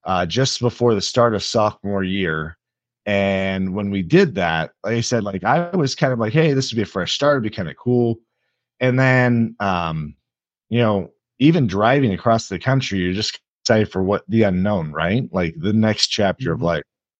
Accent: Sacramento, California, United States; Came from a pretty tight knit family. You know, we grew up in Sacramento

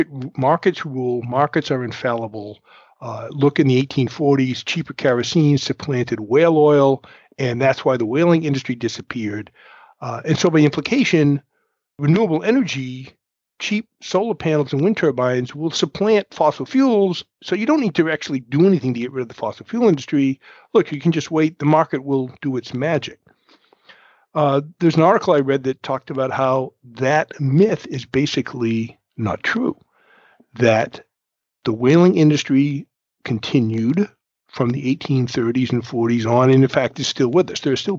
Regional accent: New Bedford, Massachusetts, United States; First, we're going to go to New Bedford, my hometown. New Bedford, Massachusetts, the town that lit the world

